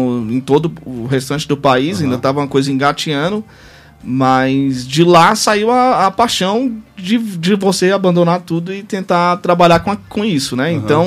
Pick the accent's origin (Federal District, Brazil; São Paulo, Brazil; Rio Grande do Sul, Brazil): Federal District, Brazil; Brasília; ou voltava para São Luís, que é a cidade que a gente morava, para montar a cervejaria, ou tinha a opção de Brasília, que eu sou daqui de Brasília, a gente sempre morei minha vida inteira aqui.